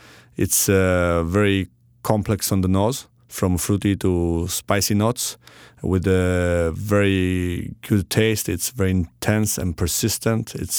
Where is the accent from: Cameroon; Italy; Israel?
Italy; Calabria; English is a second language; from Calabria, southern of Italy, and my wine is made with the Gallioppo grapes.